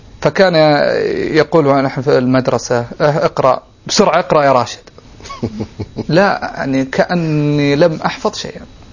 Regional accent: Riyadh, Riyadh Province, Saudi Arabia; also born or lived in Al Bahah; ولدت في منطقة الباحة، ومكثت فيها سنوات قليلة جدا، ثم انتقلت مع الوالد إلى مدينة الرياض. في الرياض تلقيت جميع تعليمي الابتدائي والمتوسط والثانوي، ما عدا المرحلة مرحلة الثاني ابتدائي، فتلقيتها في منطقة الباحة.

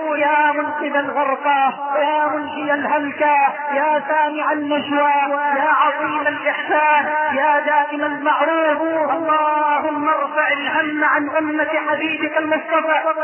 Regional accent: Egypt

